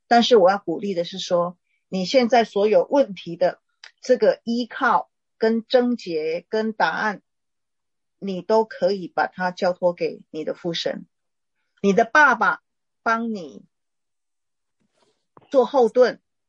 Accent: China; 我们中国人有一个情况，其实不是没有道理的

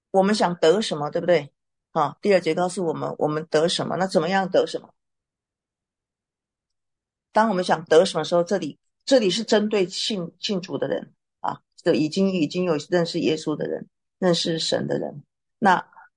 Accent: China; 我们中国人讲嘛，天时地利人和，你能把握几个？

